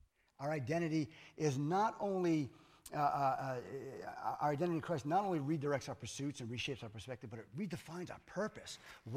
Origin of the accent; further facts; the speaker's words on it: New England, United States; I'm from New England. My perfect temperature is 60 degrees.